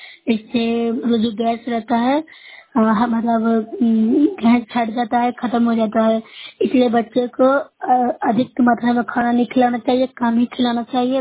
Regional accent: Noorsarai, Bihar, India; मैं नूरसराय ब्लॉक से हूँ, जिला नालंदा की निवासी हूँ।

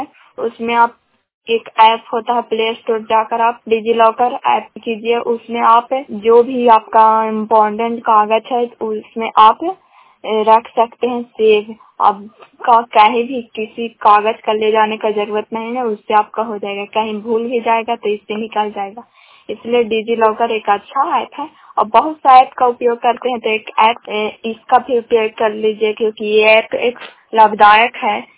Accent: Bihar, India; ग्राम शाम 57 प्रखंड करापुसराय जिला नालंदा की निवासी हूँ।

